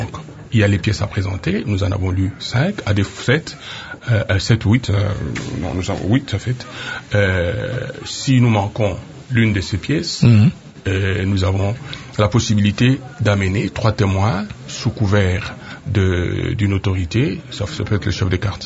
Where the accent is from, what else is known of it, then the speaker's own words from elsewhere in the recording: DR Congo; moi, en tant que Congolais